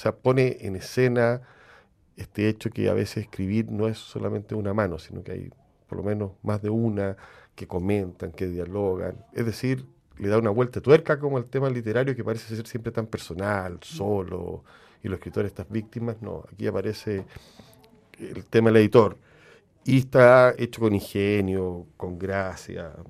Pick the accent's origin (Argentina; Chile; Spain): Chile; los sangrientos que somos los chilenos.